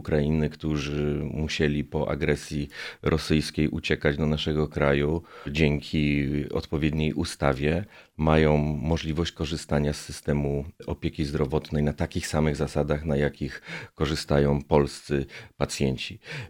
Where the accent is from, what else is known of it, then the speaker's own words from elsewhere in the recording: Wrocław, Lower Silesian Voivodeship, Poland; jako wrocławianin znam doskonale szpitale